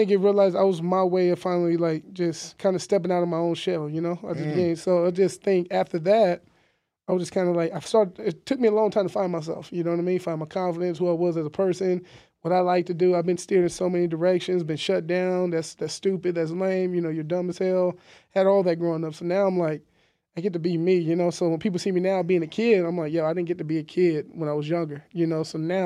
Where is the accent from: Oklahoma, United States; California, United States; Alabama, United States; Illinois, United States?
California, United States; Victorville; I came from California, Victorville, you know, small city. I mean, it's getting bigger now, but, you know, like, very poor city in a sense, you know.